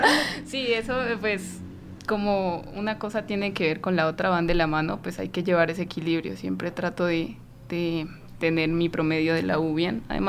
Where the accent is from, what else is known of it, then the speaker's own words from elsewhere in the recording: Pasto, Nariño, Colombia; Yo soy de Pasto, está muy cerca del Ecuador, hay muchas raíces ahí arraigadas. Entonces, pues, de ahí vienen mis apellidos.